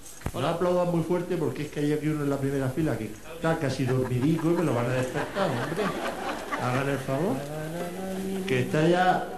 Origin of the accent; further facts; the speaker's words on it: Cartagena, Region of Murcia, Spain; nosotros venimos de Cartagena. Y allí pues tenemos el puerto y estas cosas.